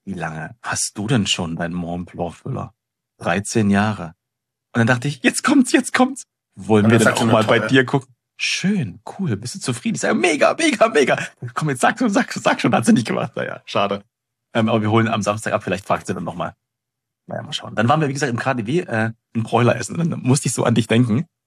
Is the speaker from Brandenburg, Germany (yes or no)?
yes; Potsdam, Brandenburg, Germany; jetzt kommst du hier selber nicht mehr als Potsdamer in die Berliner Läden rein